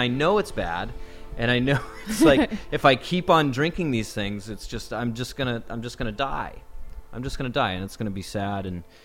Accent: Indianola, Washington, United States; I grew up in Indianola.

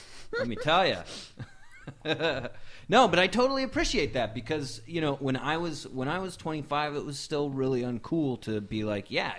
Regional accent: Indianola, Washington, United States; But I am from Indianola.

